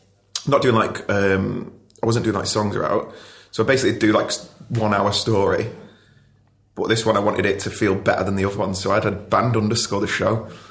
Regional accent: Ashton-under-Lyne, North West England, United Kingdom; So I grew up in Ashton, Tameside.

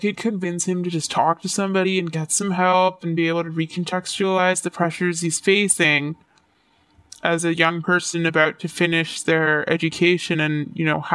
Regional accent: Canada; I felt secure in my identity as a Canadian, and I also felt proud in my identity of being of South Asian extraction.

